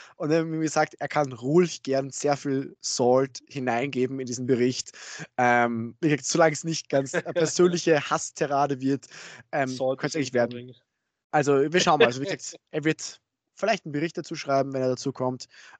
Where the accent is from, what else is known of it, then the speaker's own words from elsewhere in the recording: Austria; der Spanier und ich als Österreicher hatten eigentlich keinen mehr